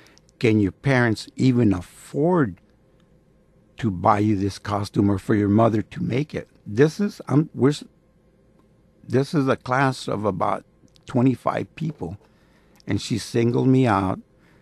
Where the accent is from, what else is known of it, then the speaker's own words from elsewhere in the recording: Tulare, California, United States; born there; now in Coolidge, United States; I was born in Tulare, California, but my family's roots were in Arizona. So we would... they were pretty much migrants. So, but when they did settle down, they settled down around where I live now, Coolidge.